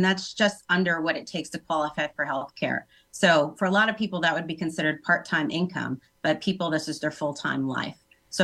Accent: Philadelphia, Pennsylvania, United States; I would say, so I'm from Philly

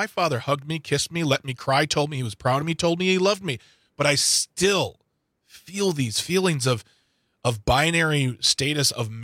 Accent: Midwest, United States

